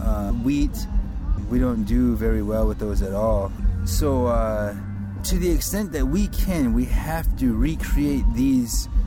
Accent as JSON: {"language": "English", "region": "South Dakota", "country": "United States", "tie": "born or raised there", "said": "I was born as a Native American person. I lived on the reservation since birth. Mm-hmm. I was born in the Black Hills"}